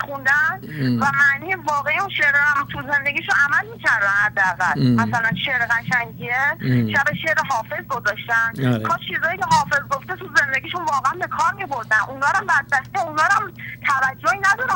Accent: Iran; moved away as an adult; تازه هم یه ساله بودن از ایران اومدم،

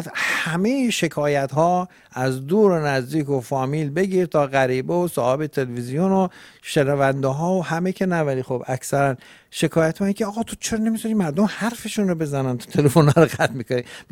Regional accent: Iran; ما در هر کجا که باشیم همیشه ما همه ایرانی هستیم

